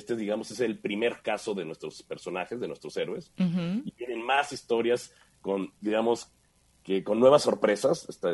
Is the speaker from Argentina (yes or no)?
no; Mexico